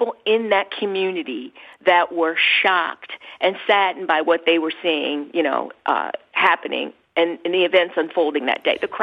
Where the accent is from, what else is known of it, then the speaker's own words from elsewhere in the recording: Philadelphia, Pennsylvania, United States; also born or lived in Dallas / Boston / California; And I'm born and raised in Philadelphia.